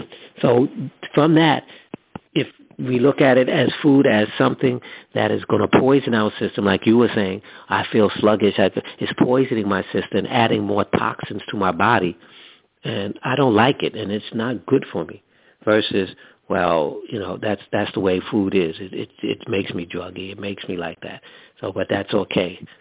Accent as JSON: {"language": "English", "region": "New York", "country": "United States", "tie": "born or raised there", "said": "I grew up in New York. And so there was always White Castle in the white neighborhood."}